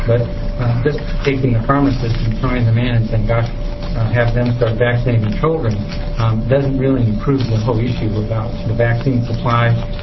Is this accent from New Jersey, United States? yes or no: no; Salem, Oregon, United States; I'm a pediatrician from Salem, Oregon.